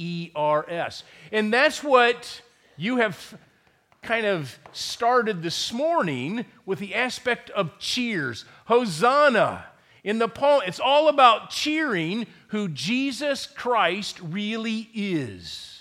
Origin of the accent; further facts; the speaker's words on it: Akron, Ohio, United States; Now, I grew up over in Akron, the Cleveland area, where there's a football team that my 4 sisters followed.